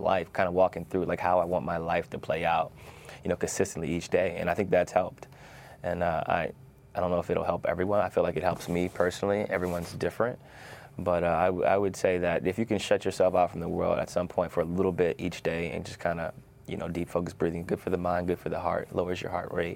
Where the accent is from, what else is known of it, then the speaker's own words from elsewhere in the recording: Canton, Ohio, United States; Like, I come from Canton, Ohio.